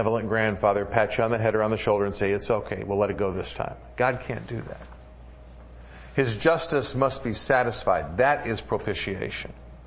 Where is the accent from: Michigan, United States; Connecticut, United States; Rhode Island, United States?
Michigan, United States; Detroit; I grew up in the Detroit area, which has the largest Arabic population in the United States.